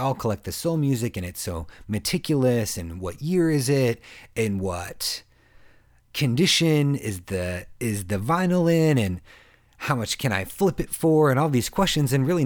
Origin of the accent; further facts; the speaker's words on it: United States; now in Minneapolis, United States; I think I'm an American artist in Minneapolis and not a Minneapolis artist. I'm like an American artist that chooses to live in Minneapolis and record in St. Paul.